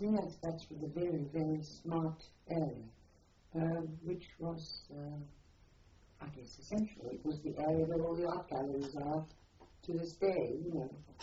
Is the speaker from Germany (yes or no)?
yes; Munich, Bavaria, Germany; English is a second language; I was born in Munich on the 16th of November 25, in on Maximilianplatz, which is right at the centre of Munich